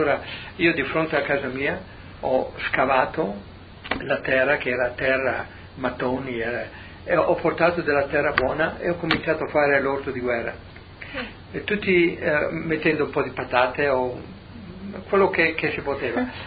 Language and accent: Italian; Ovaro, Friuli-Venezia Giulia, Italy; born there; io sono nato a Ovaro, in Carnia, perché mio padre era guardia di finanza.